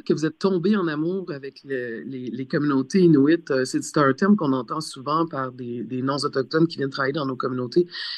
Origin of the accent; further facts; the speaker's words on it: Waswanipi, Quebec, Canada; pour avoir vécu dans ma communauté, moi je viens de Wassoigny-Pies, là, je suis plus au sud avec les Cris